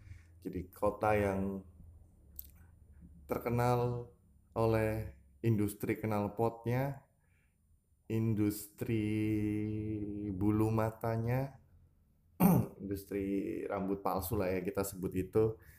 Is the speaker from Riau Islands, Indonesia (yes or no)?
no; Purbalingga, Central Java, Indonesia; Saya dari Purbalingga gitu.